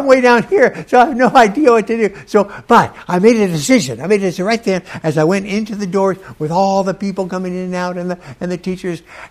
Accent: Los Angeles, California, United States; I grew up in Los Angeles with all my boys.

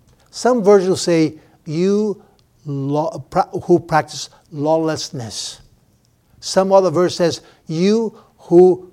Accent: Brazil; English is a second language; a dear lady from my home state in Brazil

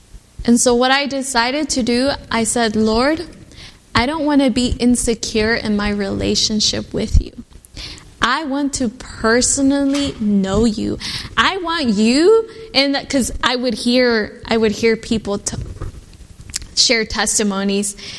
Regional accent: Louisville, Kentucky, United States; moved away as an adult; I go to this new college in Arkansas. I moved from Louisville, Kentucky.

